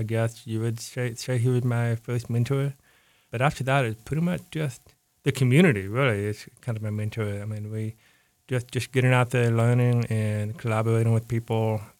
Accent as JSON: {"language": "English", "region": "Kentucky", "country": "United States", "said": "No, I'm from Kentucky."}